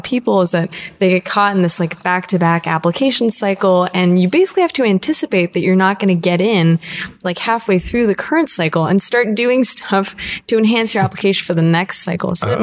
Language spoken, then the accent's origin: English; East Coast, United States; I'd never lived on my own because I went to school in my hometown, which, you know, was on the East Coast. I lived at home.